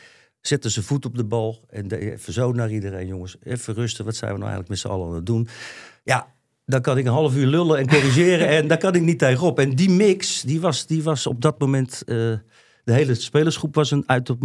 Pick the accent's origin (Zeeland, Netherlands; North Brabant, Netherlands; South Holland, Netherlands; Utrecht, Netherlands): Zeeland, Netherlands; Kijk, ik kom uit Zeeland. Ik ben een bleu jongetje.